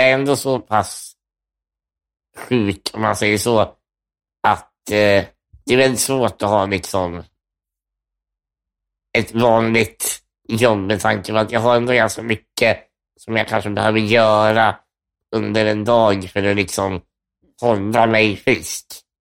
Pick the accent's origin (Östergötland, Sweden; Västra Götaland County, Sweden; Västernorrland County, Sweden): Västernorrland County, Sweden; Sundsvall; also born or lived in Stockholm; Det är jag. Jag flyttade till Sundsvall när jag var typ 4 år gammal.